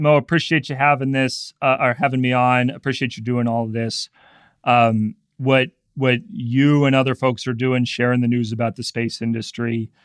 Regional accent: Iowa, United States; Yeah, I'm originally a Bulls fan and I'm from Iowa.

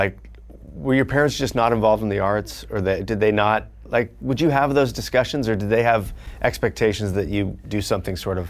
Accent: Fullerton, California, United States; I grew up in Fullerton.

